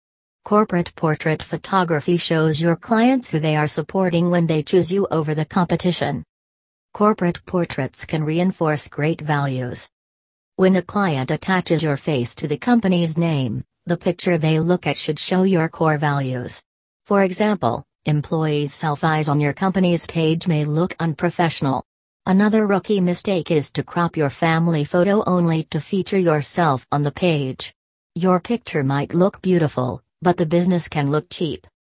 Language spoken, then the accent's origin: English; Singapore; from Singapore.